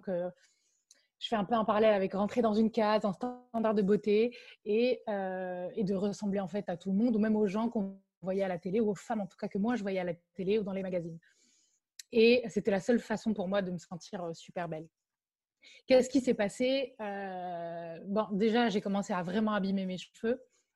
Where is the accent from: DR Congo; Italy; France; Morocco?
Morocco; Déjà, il faut savoir que moi, j'ai grandi au Maroc.